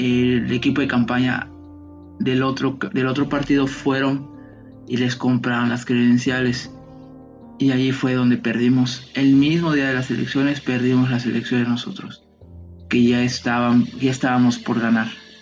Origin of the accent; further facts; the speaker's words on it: Mexico; nosotros los mexicanos debemos ir a votar por un cambio